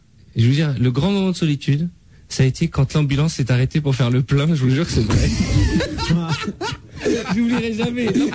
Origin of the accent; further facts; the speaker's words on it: Massy, Île-de-France, France; also born or lived in Morocco; Je suis né au Maroc, mais j'ai grandi à Massy-Palaiso et Anthony, c'est la même chose.